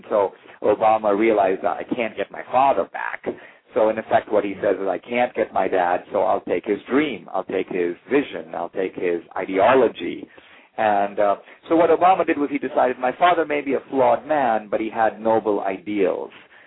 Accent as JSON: {"language": "English", "country": "India", "lives_now": "United States", "said": "I'm an immigrant from India. I'm the same skin color as Obama"}